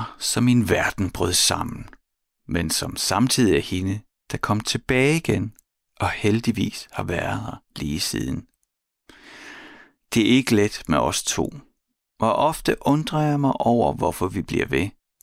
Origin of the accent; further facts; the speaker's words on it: Horsens, Central Denmark Region, Denmark; hjemme i mit barndomshjem i Horsens